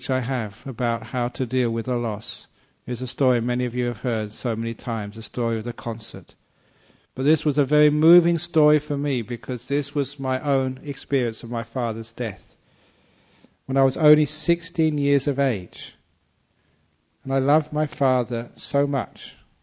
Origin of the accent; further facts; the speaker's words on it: London, United Kingdom; as a young man growing up in London, I loved music.